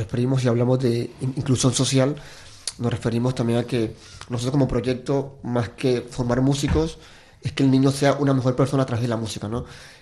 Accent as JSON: {"language": "Spanish", "country": "Venezuela", "said": "yo soy venezolano. Y bueno, estoy formado en el Sistema de Orquesta de Venezuela"}